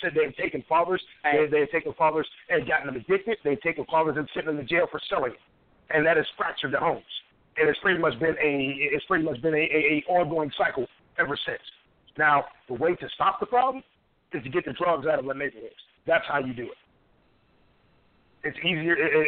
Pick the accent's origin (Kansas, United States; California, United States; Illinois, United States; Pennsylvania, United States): Pennsylvania, United States; Pittsburgh; I'm from Pittsburgh, Pennsylvania.